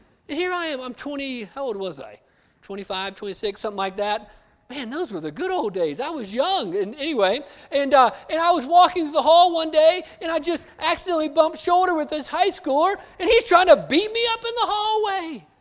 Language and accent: English; United States; I grew up on the Navajo Indian Reservation. I've seen what alcohol can do.